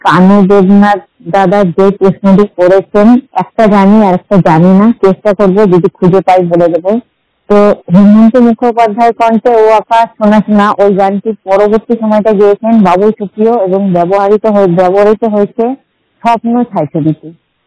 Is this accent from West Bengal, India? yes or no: yes; Murshidabad, West Bengal, India; আমি পশ্চিমবঙ্গের অন্তর্গত মুর্শিদাবাদ থেকে … 100% দৃষ্টিহীন।